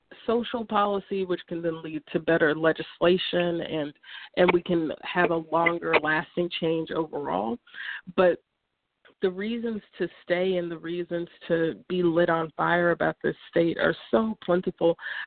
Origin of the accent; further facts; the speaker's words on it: North Carolina, United States; Well, I grew up in North Carolina, and I resented this state for a very long time.